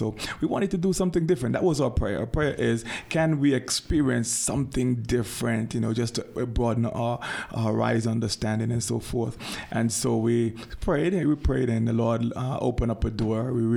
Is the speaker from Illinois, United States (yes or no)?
no; New York City, New York, United States; also born or lived in Jamaica / Atlanta; I'm from Jamaica. Christine is from Trinidad. I grew up in New York City, moved to Atlanta, lived in Atlanta for 20 years